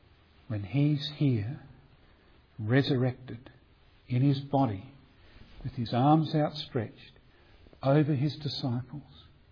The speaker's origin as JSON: {"language": "English", "region": "South Australia", "country": "Australia", "tie": "born or raised there", "said": "I grew up in the Barossa Valley."}